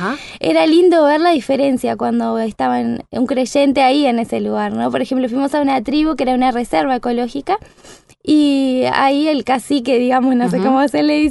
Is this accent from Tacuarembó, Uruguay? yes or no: yes; Tacuarembó, Uruguay; also born or lived in Rivera; nací en Tacuarembó, estuve hasta mis 10 años ahí. Después estuvimos en Rivera, también por unos cuantos años. Y estuvimos trabajando en pueblitos ahí en Minas de Corrales y Las Flores.